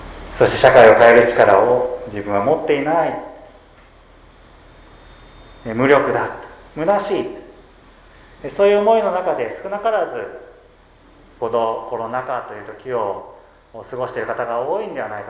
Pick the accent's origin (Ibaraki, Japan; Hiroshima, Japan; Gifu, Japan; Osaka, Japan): Gifu, Japan; Seki; now in Hamamatsu, Japan; 浜松の地で牧師を今しておりますけれども、私の出身は隣の岐阜県関市ですし、